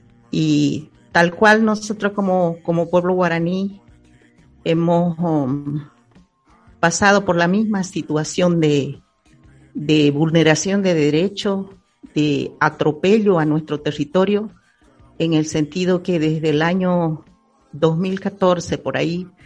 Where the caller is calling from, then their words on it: Camiri, Santa Cruz, Bolivia; un saludo desde aquí, desde el Chaco Cruceño, Camiri. … soy de la Nación Guaraní, que habitamos aquí en el sur de Bolivia.